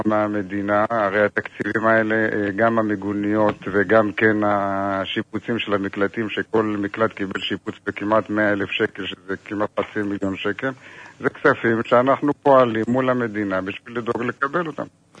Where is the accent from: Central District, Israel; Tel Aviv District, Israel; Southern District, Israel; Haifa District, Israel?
Central District, Israel; Elyakhin; אני מעורה בכל מה שקורה אצלנו ביישוב, אני יליד אליכין.